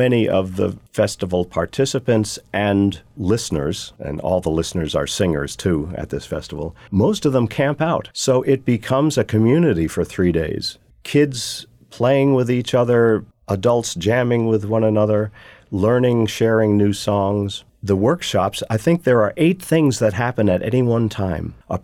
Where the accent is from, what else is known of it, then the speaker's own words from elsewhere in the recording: Minerva, New York, United States; Minerva, my hometown, which was written with some fourth graders.